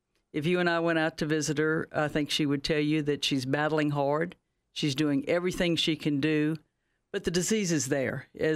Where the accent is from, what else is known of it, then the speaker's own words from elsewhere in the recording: Louisiana, United States; accent: Cajun; now in Knoxville, United States; And I grew up in South Louisiana. You'll catch a little Cajun in my accent, but that's okay.